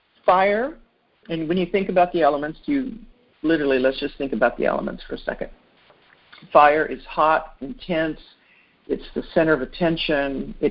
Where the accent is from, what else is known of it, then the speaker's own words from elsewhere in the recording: El Paso, Texas, United States; I got a grant to do this with the Department of Justice in my hometown, El Paso, Texas.